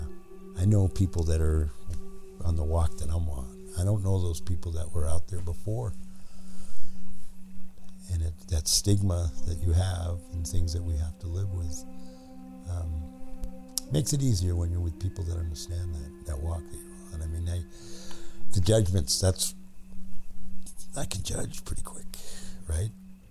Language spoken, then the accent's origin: English; Forks, Washington, United States; I'm from Forks.